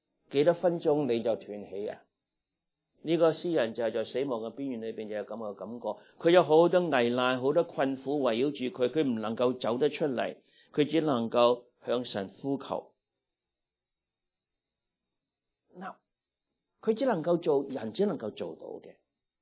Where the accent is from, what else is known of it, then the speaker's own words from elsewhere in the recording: China; 所以我们中国人喂不用这样，中国人一样想听的